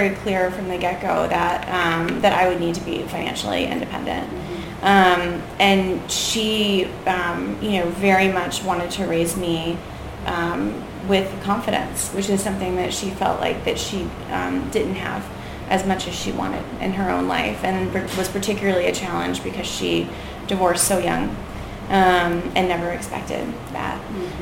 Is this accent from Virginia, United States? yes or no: yes; Richmond, Virginia, United States; Richmond, Virginia, mostly. Once my parents split up, we were in Richmond.